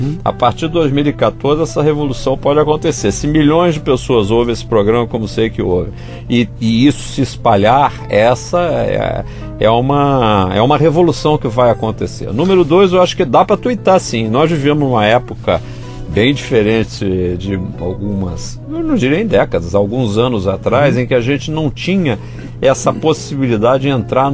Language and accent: Portuguese; Brazil; nesse ponto faço uma meia culpa como brasileiro, nós gastamos tempo demais conversando bobagem.